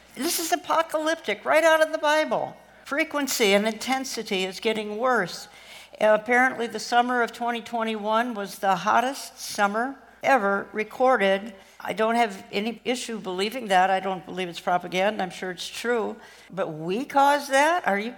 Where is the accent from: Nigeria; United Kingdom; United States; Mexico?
United States; Minneapolis, Minnesota; But again, my hometown in Minneapolis, 5 miles, not 5 blocks, 5 miles is burned to the ground and will never come back.